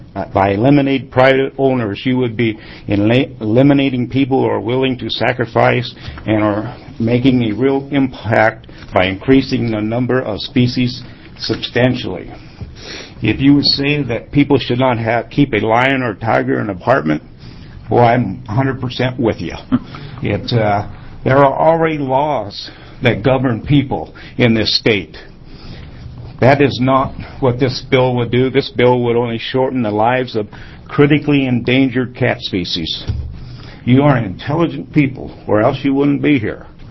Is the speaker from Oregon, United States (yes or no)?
yes; Bend, Oregon, United States; Mr. Chairman and chair people … I'm from Bend.